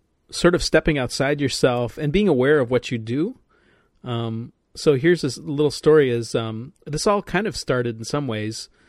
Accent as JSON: {"language": "English", "region": "Midwest", "country": "United States", "said": "and I'm a Midwesterner, so there's this tendency to feel like you're tooting your own horn a little too much."}